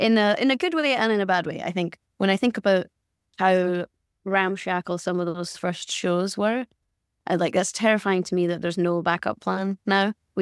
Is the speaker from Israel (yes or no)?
no; Glasgow, Scotland, United Kingdom; now in Los Angeles, United States; I don't think as a Glaswegian person I'm used to this level of sunshine.